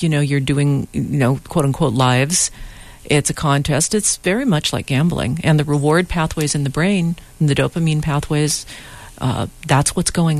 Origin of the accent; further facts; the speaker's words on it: Los Angeles, California, United States; Certainly in California and particularly in my hometown in Los Angeles, it's difficult to get around anywhere.